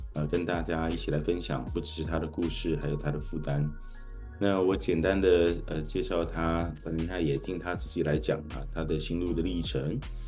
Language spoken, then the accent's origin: Chinese; Taipei, Taiwan; 我是在台北的聚会处长大的孩子